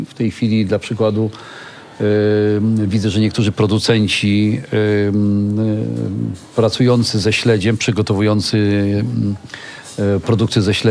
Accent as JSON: {"language": "Polish", "region": "Pomeranian Voivodeship", "country": "Poland", "tie": "born or raised there", "said": "Ja się wychowałem na Półwyspie Helskim. Ojciec przez 57 lat był rybakiem"}